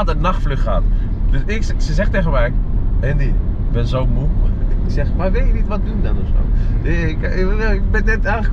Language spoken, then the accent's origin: Dutch; Netherlands; Ik ben echt een Hollander.